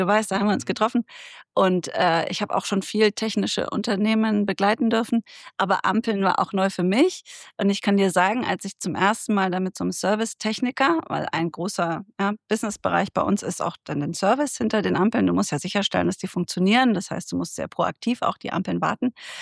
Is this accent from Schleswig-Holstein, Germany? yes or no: no; Munich, Bavaria, Germany; hier mitten aus München. Ich komme auch aus München